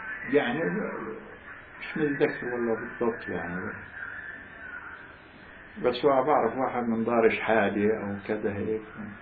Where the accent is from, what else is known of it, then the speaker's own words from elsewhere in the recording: Jaffa, Palestine; moved away; إحنا بعد افتراء طلعنا من يافا يعني